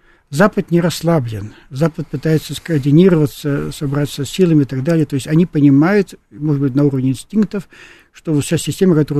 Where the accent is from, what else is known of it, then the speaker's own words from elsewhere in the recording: Far East, Russia; Я же Дальневосточник